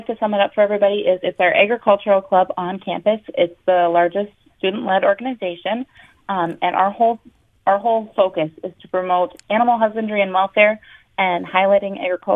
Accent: New Salem, North Dakota, United States; So I grew up on a teeny tiny little hobby farm west of New Salem, North Dakota, raising show cattle and a little bit of some pigs, some dairy goats.

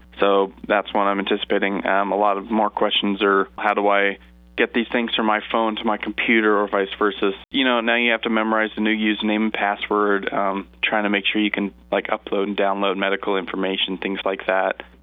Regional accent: Dover, New Hampshire, United States; also born or lived in Texas; I am originally from New Hampshire, Dover, New Hampshire. And then half my life I grew up in Texas, just north of Austin. And then ended up moving back to the area about 2-3 years ago.

